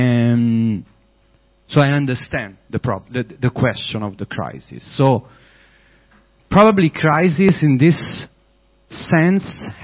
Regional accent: Rome, Lazio, Italy; I'm from Rome. I remember Vatican Museum, I could go in the afternoon, just step in.

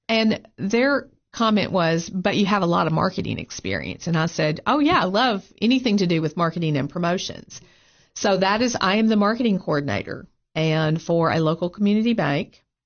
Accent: Morristown, Tennessee, United States; I'm a little redneck girl from Morristown, Tennessee.

